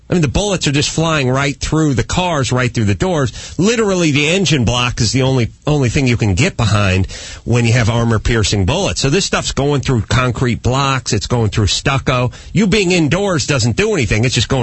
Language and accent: English; North Hollywood, California, United States; they left them to bleed in the street over there in my hometown in North Hollywood, close to where I got the jaywalking ticket.